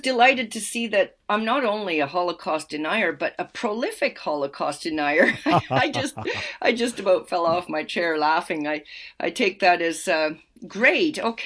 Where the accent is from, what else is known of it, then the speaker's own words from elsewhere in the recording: Canada; We all grew up in Canada. We're Canadian